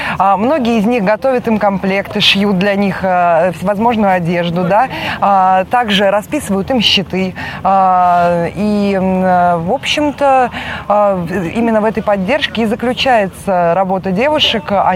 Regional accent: Saint Petersburg, Russia; now in Moscow, Russia; Я из Санкт-Петербурга переехала в Москву

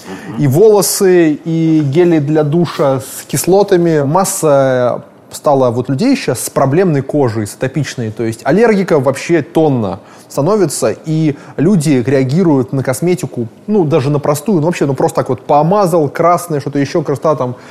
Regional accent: Russia; я не скрываю, как бы, что я из России.

